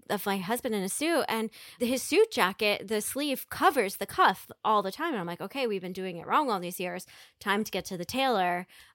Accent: Brooklyn, New York, United States; I'm from Brooklyn.

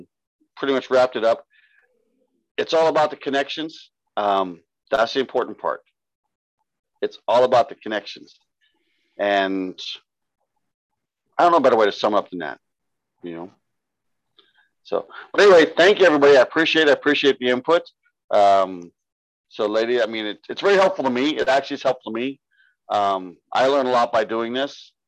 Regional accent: San Diego, California, United States; California? Oh, I'm from San Diego originally.

